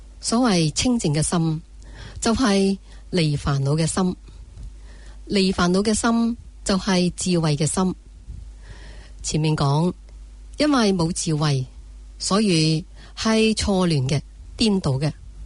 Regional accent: China; 我说我们中国人就有嫉妒心，

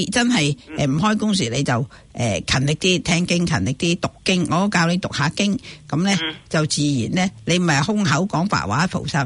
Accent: China; now in New Zealand; 我哋中国人好麻烦噶

